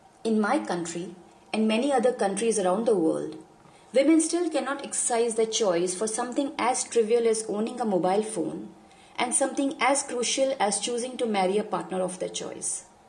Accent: India; I'm from India.

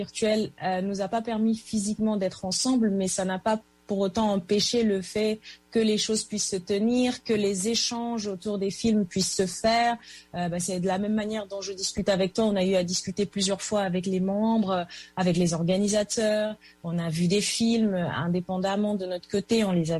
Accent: Chad; moved away as an adult; now in France; Moi, je suis née, j'ai grandi au Tchad. Je suis venue en France pour m'y installer, on va dire, à l'âge de 35 ans

